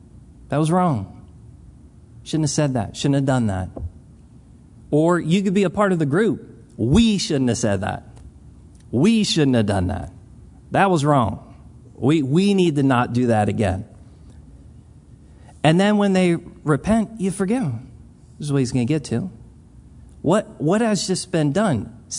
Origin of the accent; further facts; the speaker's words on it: Philadelphia, Pennsylvania, United States; Listen, we're from Philadelphia. We're not from the South.